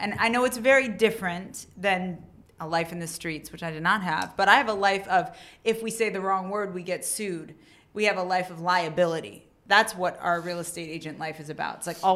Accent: East Coast, United States; Like, he was, like, really important to L.A. But I'm from the East Coast, so, yeah.

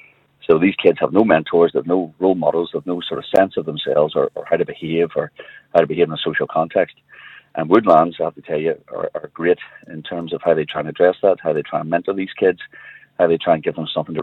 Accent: Northern Ireland, United Kingdom; one of the greatest things I think we have as Northern Irish people, given everything that we've been through, all these decades of troubles, is compassion

